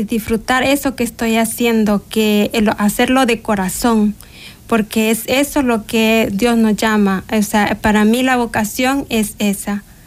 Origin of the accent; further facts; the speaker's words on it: San José el Carao, Chalatenango, El Salvador; Pues yo soy de un cantón que se llama San José el Carao, La Reina, Chalatenango.